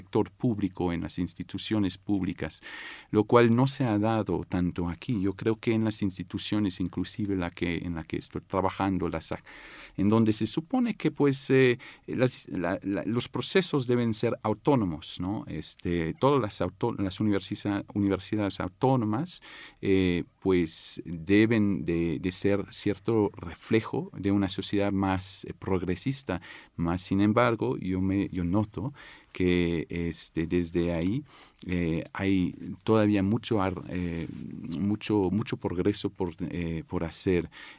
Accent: Geneva, Switzerland; now in San Luis Potosí, Mexico; el mundo en el que me crié en Suiza, Ginebra, y México, San Luis Potosí principalmente, en donde me radico.

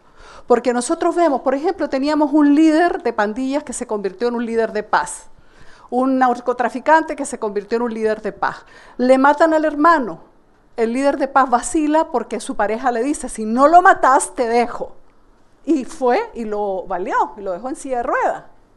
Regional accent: Nicaragua; Yo vengo de Nicaragua

